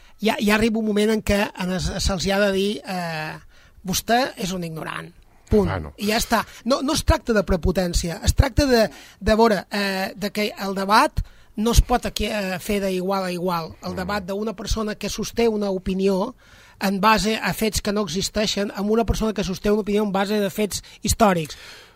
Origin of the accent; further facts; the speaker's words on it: Balearic Islands, Spain; I dir, no som catalans. Bueno, els que venen a conquistar-nos són catalans.